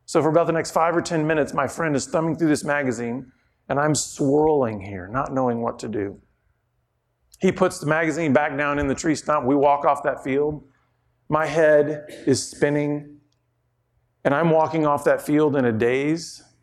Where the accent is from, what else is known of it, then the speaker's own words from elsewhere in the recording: Texas, United States; I'm from Texas, so we were outside. You know, when you're Texas, it's just huge.